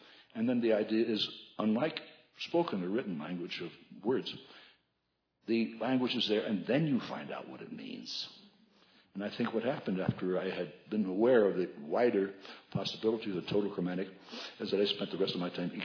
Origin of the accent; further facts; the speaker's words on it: United States; I grew up in the States, and we were sort of unaware of much of what had happened.